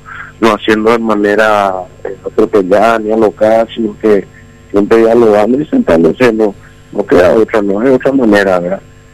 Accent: Paraguay; el gran problema que tenemos como paraguayos, que es la justicia.

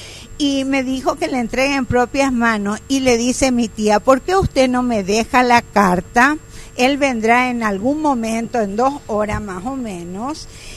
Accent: Paraguay; vengo de Paraguay

